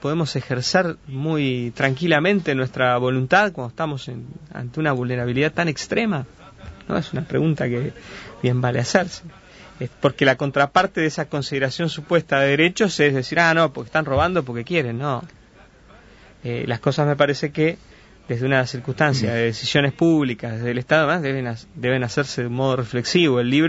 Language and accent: Spanish; Uruguay; acá somos todos uruguayos